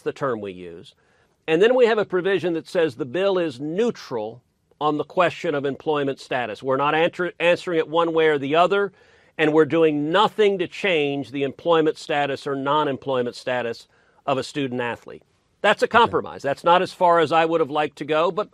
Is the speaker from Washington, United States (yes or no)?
no; Texas, United States; In my home state of Texas, the University of Texas at A&M, they can outbid just about anybody.